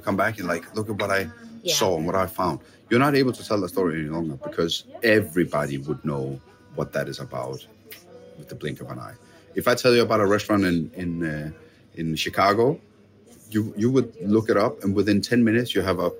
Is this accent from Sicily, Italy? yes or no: yes; Sicily, Italy; I grew up in Italy or in Sicily.